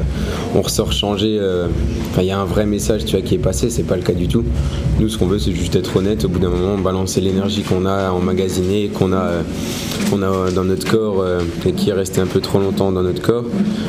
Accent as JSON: {"language": "French", "region": "Grand Est", "country": "France", "said": "C'est vrai que c'est un assez symbolique de jouer à la Laiterie en tant qu'Alsacien"}